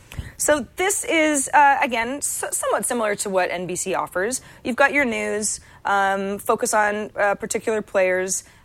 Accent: California, United States; I can say I'm interested in people from my hometown or from the area or Olympic stories that are based in the Bay Area in general.

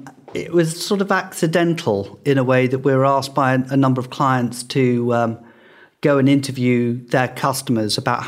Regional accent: Ascension, St. Helena; born there; I was born in Ascension Island.

